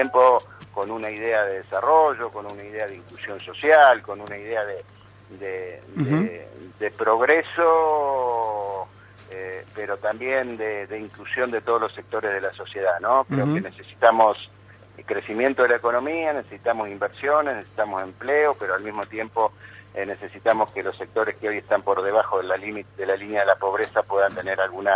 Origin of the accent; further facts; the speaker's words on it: Santa Fe, Argentina; somos testigos los santafesinos